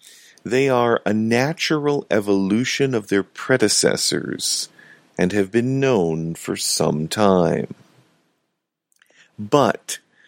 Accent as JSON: {"language": "English", "region": "Wisconsin", "country": "United States", "tie": "born or raised there", "said": "Paul Ryan, the Speaker of the House, from my home state of Wisconsin"}